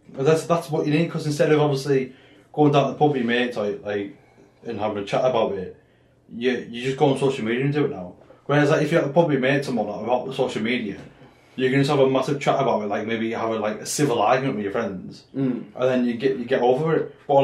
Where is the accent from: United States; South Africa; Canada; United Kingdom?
United Kingdom; England; we're English